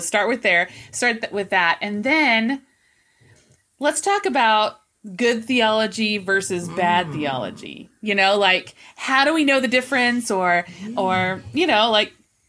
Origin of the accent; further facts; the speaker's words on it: Kansas, United States; I grew up in Kansas, and we watched The Wizard of Oz, like most people